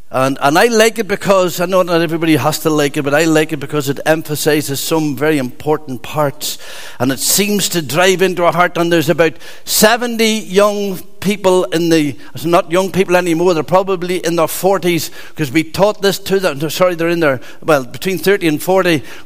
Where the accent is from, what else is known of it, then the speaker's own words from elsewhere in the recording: Monaghan, County Monaghan, Ireland; way down in Monaghan, my hometown, just outside it, it was still in the Faith Mission.